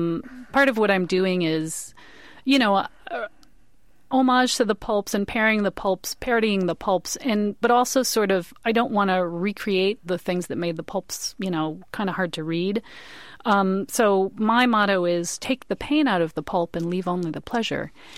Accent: Chicago, Illinois, United States; now in San Francisco, United States; it's really much more inspired by Chicago, my hometown.

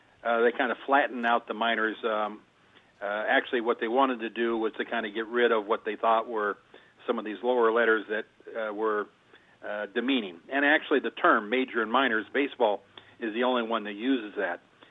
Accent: Los Angeles, California, United States; some of the minor league players that I had seen growing up in Los Angeles.

